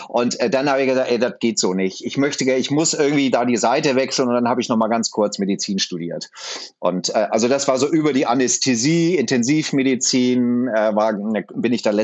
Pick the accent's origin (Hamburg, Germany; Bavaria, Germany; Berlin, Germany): Hamburg, Germany; das hast du ja schon sehr richtig gesagt. Ich bin 17 Jahre alt, ich komme aus Hamburg.